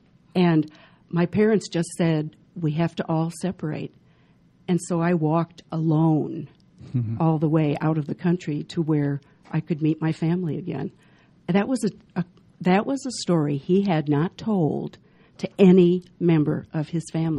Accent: Illinois, United States; I am originally from Illinois, and my degrees are in communications and urban studies.

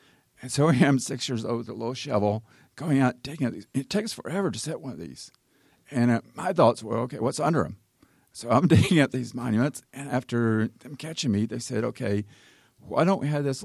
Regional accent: Nashville, Tennessee, United States; when we were growing up in Nashville, you couldn't throw a baseball, and I had a subdivision going up.

